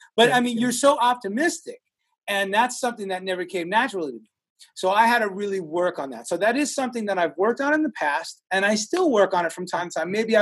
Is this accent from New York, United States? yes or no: yes; New York, United States; I'm a Cuban Italian who was born and raised in New York. And I have this real hard New York edge to me.